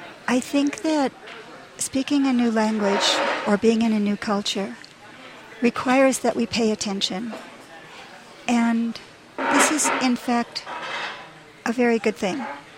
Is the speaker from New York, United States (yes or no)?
yes; New York, United States; also born or lived in Korea / Japan / Mexico; Well, I grew up in New York, but I lived my young life in Asia, in Korea, in Japan.